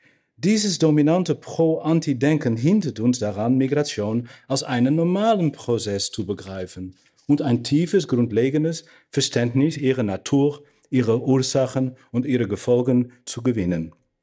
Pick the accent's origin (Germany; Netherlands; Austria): Netherlands; accent: Dutch; German is a second language; Bitte verzeihen mir meine unvermeidlichen Aussprachefehler und meinen lustigen niederländischen Akzent.